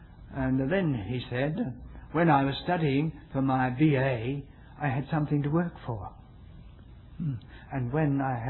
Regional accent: United Kingdom; But still, I'm a citizen of the kingdom. I'm still a British subject, but I'm not very privileged.

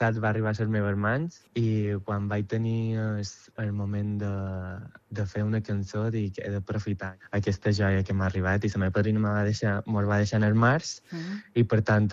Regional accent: Albacete, Castilla-La Mancha, Spain; born there; now in Silla, Spain; la meva família és del mateix poble, és de Ossà de Montiel, d'Albacete, i bé, jo vaig néixer a Albacete

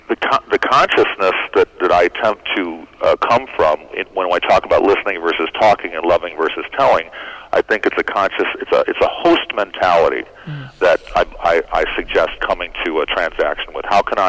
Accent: Chicago, Illinois, United States; Well, I'm from Chicago, Illinois, a Midwesterner.

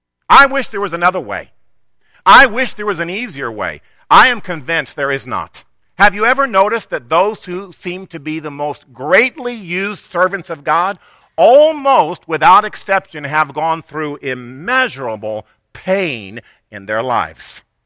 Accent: Missouri, United States; Because I'm from Missouri.

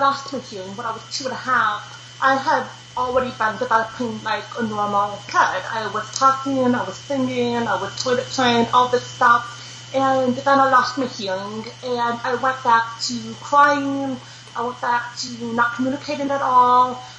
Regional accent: Texas, United States; born there; Most people, when they meet me, the accent kind of gets it away. I'm deaf, I was born in Texas, you put the two together, this is what comes up.

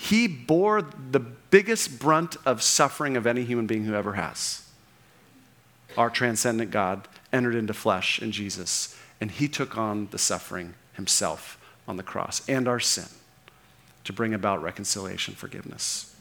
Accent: California, United States; I grew up in Orange County and I've got these great friends.

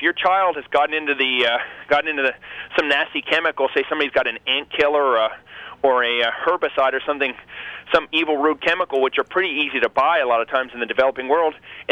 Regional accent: Montana, United States; I'm from Montana, and I live very close to Yellowstone Park.

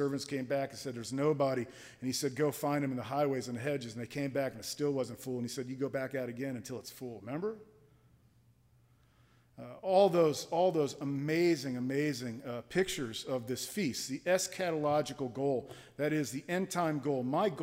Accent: Florida, United States; I grew up in South Florida.

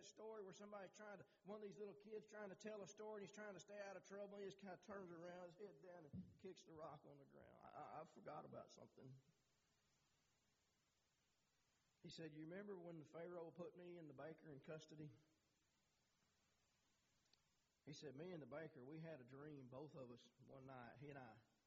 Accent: Texas, United States; I can't believe I'm from Texas and I said soda pop.

